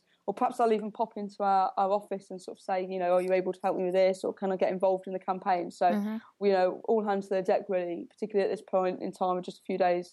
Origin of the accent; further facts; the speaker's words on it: Nuneaton, West Midlands, United Kingdom; I was born in Nuneaton, I grew up in Nuneaton, I went to local schools. When I went to university, I went to Warwick University, so it's quite close to Nuneaton.